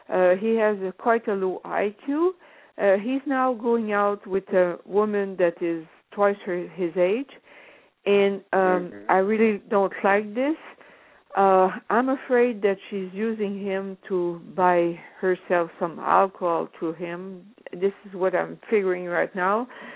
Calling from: Ontario, Canada; I'm calling from Ontario

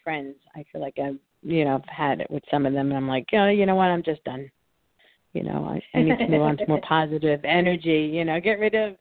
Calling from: New York, United States; I'm calling from New York.

